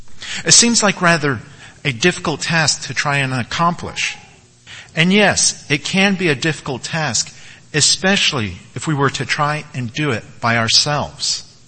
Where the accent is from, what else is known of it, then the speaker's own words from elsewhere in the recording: New England, United States; what the Easter seasons were like for me growing up in New England. As a Portuguese American